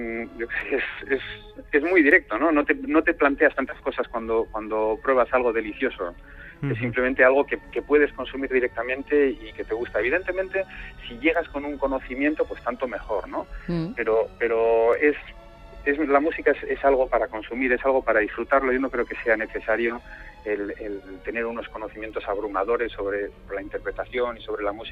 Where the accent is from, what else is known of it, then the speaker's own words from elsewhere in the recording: San Sebastián, Basque Country, Spain; Fíjate, soy donostiarra